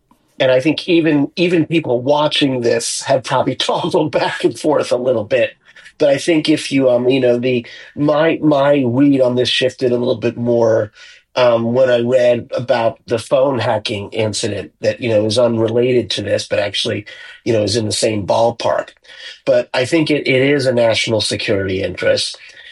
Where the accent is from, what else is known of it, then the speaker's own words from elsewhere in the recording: United States; And I think, you know, as an American, I think our law, our legislation is even further behind